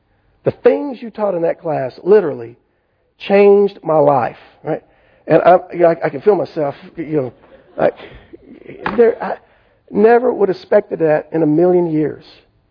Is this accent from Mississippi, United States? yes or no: yes; Corinth, Mississippi, United States; The first class I ever taught in a little bitty Bible study in the Methodist church I grew up in back in Corinth, Mississippi.